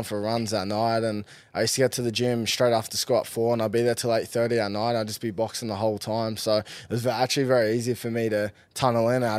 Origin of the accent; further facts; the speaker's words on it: Mount Druitt, New South Wales, Australia; Well, I grew up in a small place, Sydney, called Mount Druitt.